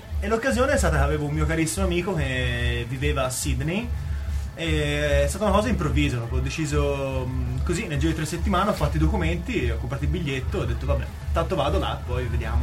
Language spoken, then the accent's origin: Italian; Florence, Tuscany, Italy; Allora, io sono di Firenze, sono qua a Perugia a studiare